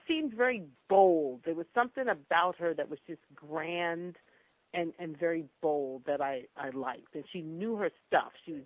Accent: New York, United States; now in Los Angeles, United States; I live in L.A., but I'm from New York. I am a New Yorker. I will always be a New Yorker.

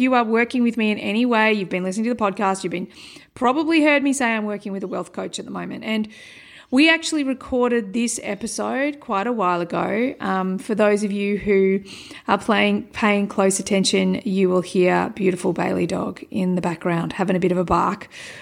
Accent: Australia; Being Australian, she is our monarch, or was our monarch.

